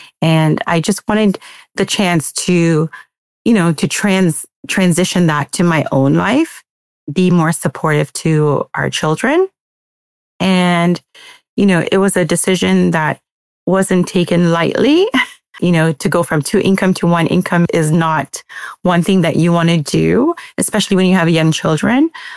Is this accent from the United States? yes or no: no; Jamaica; As a Jamaican, we love to cook.